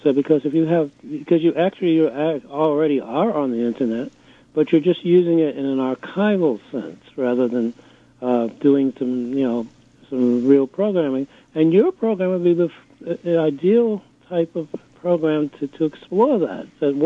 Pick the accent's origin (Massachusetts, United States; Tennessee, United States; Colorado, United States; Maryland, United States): Massachusetts, United States; Boston; now in New York, United States; I come from Boston, and I came to New York in 1961, and I discovered BAI